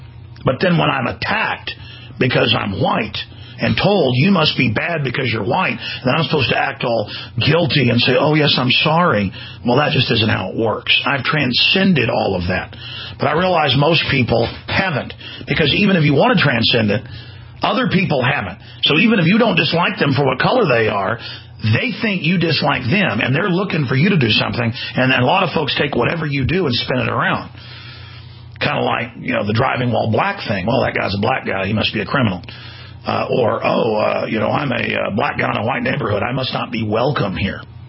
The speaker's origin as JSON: {"language": "English", "town": "Dallas", "region": "Texas", "country": "United States", "tie": "born or raised there", "said": "I mean, I grew up in Dallas"}